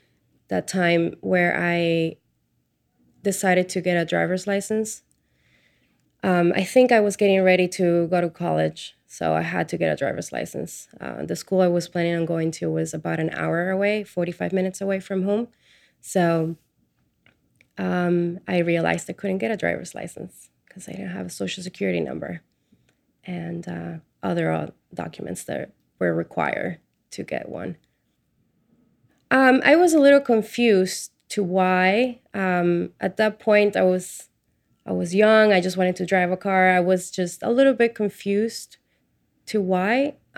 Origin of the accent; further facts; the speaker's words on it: Peru; also born or lived in Atlanta, Georgia, United States; now in New York, United States; I was born and raised in Peru. Raised the other half of my life in Atlanta, Georgia, and now I live here in New York.